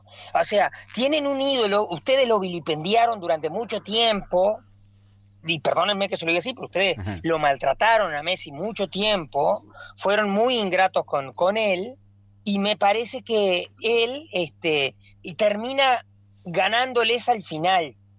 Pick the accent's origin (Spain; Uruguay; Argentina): Uruguay; lo hablo como uruguayo.